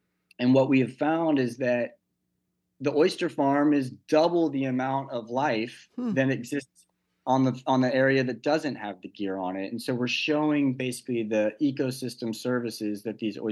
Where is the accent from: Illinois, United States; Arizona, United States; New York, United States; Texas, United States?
Texas, United States; And I grew up in Texas, so I'm a big like space junkie.